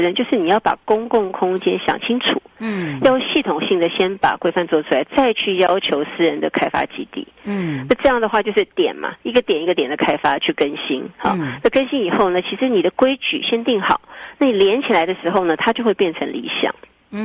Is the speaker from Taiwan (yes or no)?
yes; Taiwan